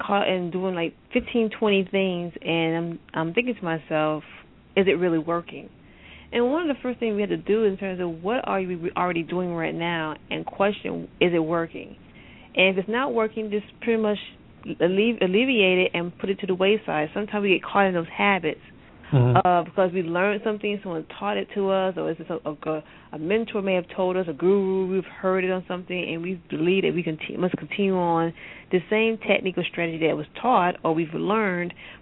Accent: Florida, United States; Well, I'm actually originally from Florida, but I did graduate from Georgia Southern University down there near Savannah, so yeah.

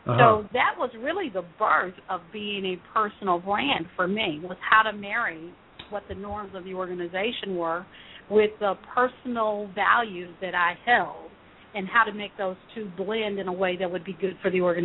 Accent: Memphis, Tennessee, United States; I grew up on Beale Street.

